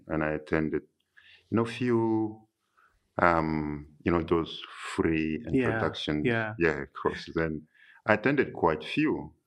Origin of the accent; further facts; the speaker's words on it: Chad; moved away; And I'm originally from Chad, and you know, I came here almost 15 years now.